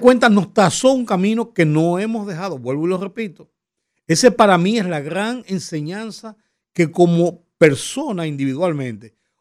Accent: Dominican Republic; abrió el camino para que nosotros entendiéramos como dominicanos dos cosas

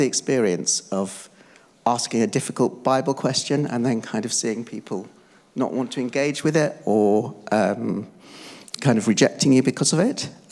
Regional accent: Bristol, South West England, United Kingdom; So I was born and bred in Bristol. I was born in Redland.

